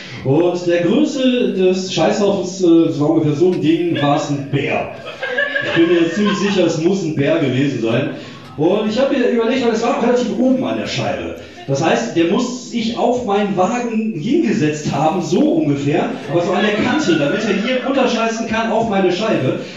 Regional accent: Wuppertal, North Rhine-Westphalia, Germany; und ich komme aus Wuppertal

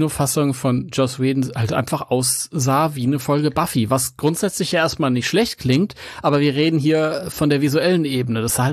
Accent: Mönchengladbach, North Rhine-Westphalia, Germany; Ich bin eigentlich überhaupt kein Ami. Ich komme aus München-Gladbach.

